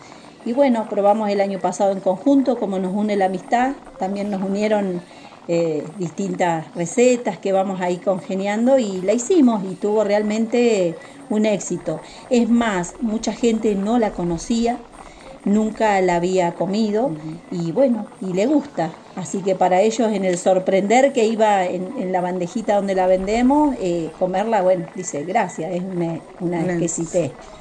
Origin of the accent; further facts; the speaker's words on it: Bajada del Agrio, Neuquén, Argentina; yo soy de acá de Neuquén, nativa, y soy de Bajada del Agrio, así que ya es un pueblito más cerca de la cordillera, que está entre Mariano Moreno, si no lo conocéis, Las Lajas.